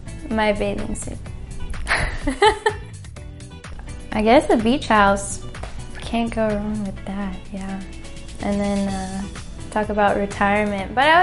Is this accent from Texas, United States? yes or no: yes; Sugar Land, Texas, United States; I'm from Sugarland, and I'm a rookie on the squad.